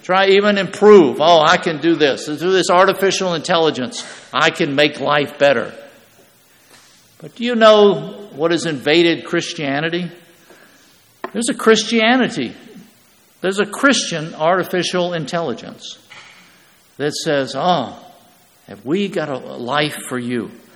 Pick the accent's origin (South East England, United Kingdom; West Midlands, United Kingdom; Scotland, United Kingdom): Scotland, United Kingdom; And being a Scotsman, I'm going to get a good price.